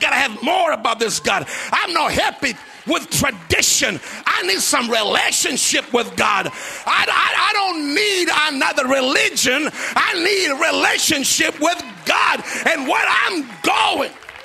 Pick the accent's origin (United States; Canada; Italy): Italy; moved away; Because I was born and raised in Italy.